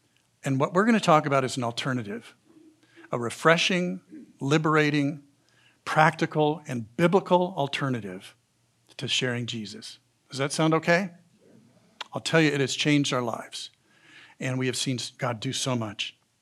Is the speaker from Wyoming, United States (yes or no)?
yes; Laramie, Wyoming, United States; came back to my hometown of Laramie, Wyoming, back to where most of my friends were still living and doing business now.